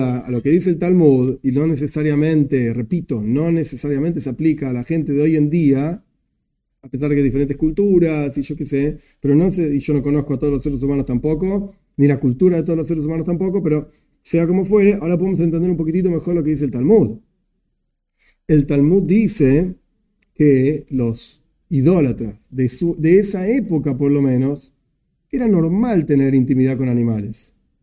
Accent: Argentina; me duele muchísimo decirlo porque yo soy argentino también

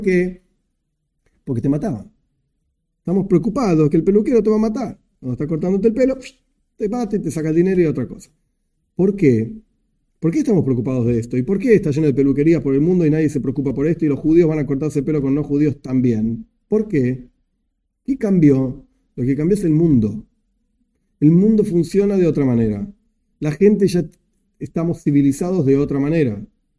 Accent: Argentina; me duele muchísimo decirlo porque yo soy argentino también

